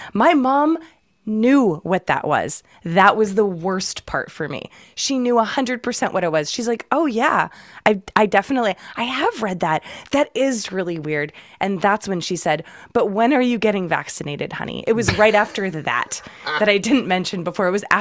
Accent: Massachusetts, United States; now in California, United States; in California, but I'm from Massachusetts originally.

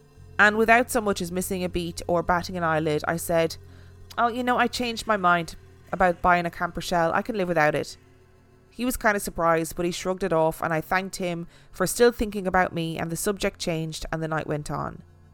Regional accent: Monterey, California, United States; Now, I grew up in Monterey, California, and I know all the nearby towns.

